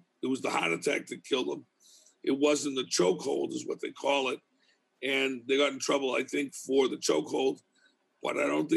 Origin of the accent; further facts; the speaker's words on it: Boston, Massachusetts, United States; accent: Boston; Excuse my Boston accent